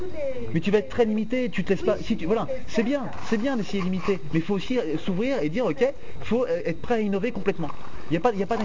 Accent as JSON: {"language": "French", "country": "France", "said": "le fromage je crois qu'en tant que français hein, c'est dur."}